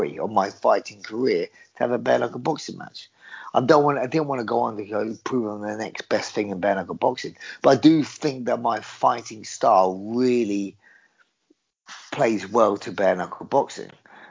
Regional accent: London, United Kingdom; I'm from the East End of London. I'm a Cockney, my granddad used to be a bare knuckle boxer

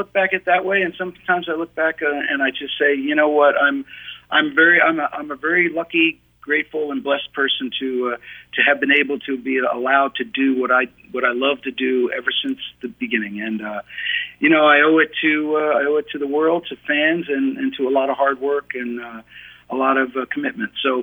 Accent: Pennsylvania, United States; also born or lived in New York City; You know, I was born in New York City, and, you know, I lived there until I was four, until we moved to Pennsylvania.

